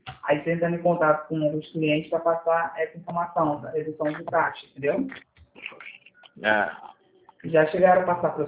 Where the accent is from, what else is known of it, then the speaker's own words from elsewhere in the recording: Rio de Janeiro, Brazil; A gente é do Rio de Janeiro.